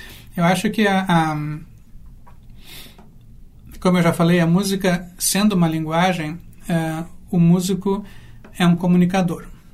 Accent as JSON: {"language": "Portuguese", "country": "Brazil", "also_born_or_lived": "Russia", "lives_now": "United States", "said": "a minha identidade cultural como brasileiro, de família italiana, nossa família toda veio da Itália, e tendo passado na Rússia 9 anos e agora nos Estados Unidos"}